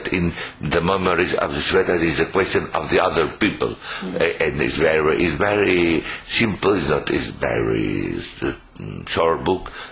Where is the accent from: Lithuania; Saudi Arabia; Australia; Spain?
Spain; Mallorca, Balearic Islands; first language Catalan; English is a second language; First, I write in Catalan, is our language in Mallorca